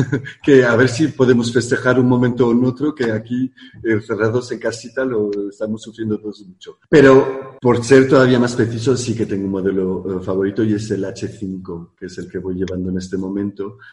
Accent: Spain; Que para eso sí que soy español.

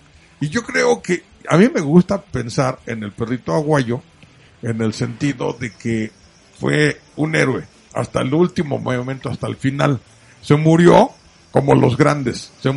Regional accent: San Luis Potosí, Mexico; Yo soy de San Luis Potosí, mi tierra, San Miguelita.

